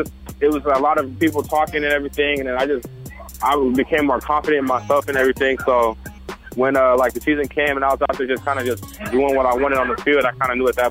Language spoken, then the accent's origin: English; Temecula, California, United States; No, I was born here. I did a lot of moving when I was younger. I grew up in Temecula and Marietta area.